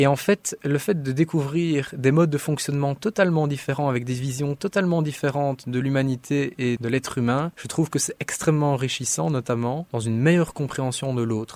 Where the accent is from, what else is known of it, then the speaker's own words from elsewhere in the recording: Belgium; qui nous permettent en tant que Belges de faire deux choses